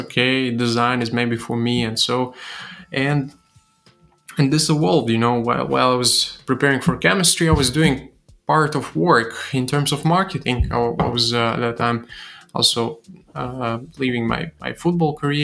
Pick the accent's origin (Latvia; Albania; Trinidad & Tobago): Latvia; Rezekne, Latgale; English is a second language; I'm from Rezekne. There was no huge chemistry laboratories like here.